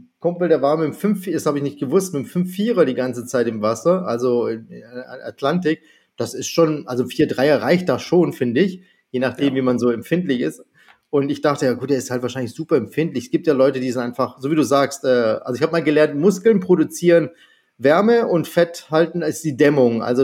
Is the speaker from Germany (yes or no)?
yes; Germany; born there; Aber geboren bin ich in Deutschland.